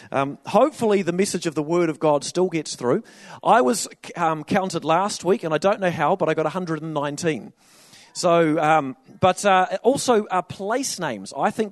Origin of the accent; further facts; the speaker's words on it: Taranaki, New Zealand; my story related to this is growing up in South Taranaki.